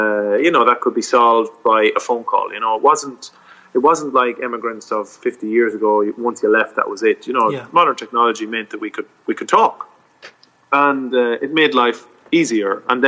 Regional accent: Ireland; also born or lived in Australia; And being Irish and leaving was part of it. And you do allow yourself to feel homesick.

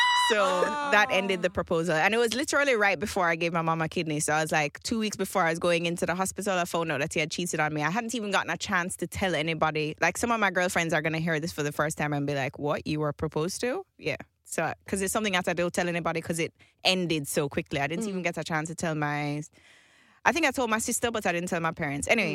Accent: Jamaica; I grew up in Jamaica in the same house my entire life.

